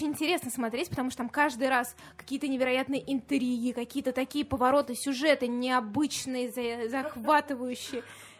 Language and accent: Russian; Saratov Oblast, Russia; born there; В Саратовской области.